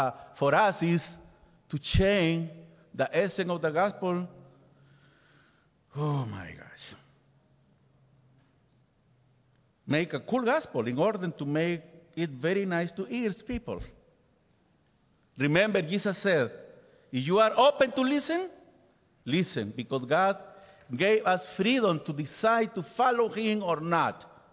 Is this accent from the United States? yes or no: no; Peru; first language Spanish; English is a second language; moved away; I remember when I came from Peru in 2003 to Park Avenue, and I was not able to speak English, and I needed an interpreter to communicate with many of you